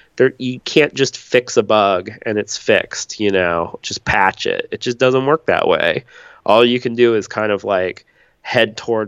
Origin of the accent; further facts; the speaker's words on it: United States; I'm, you know, I'm an American male.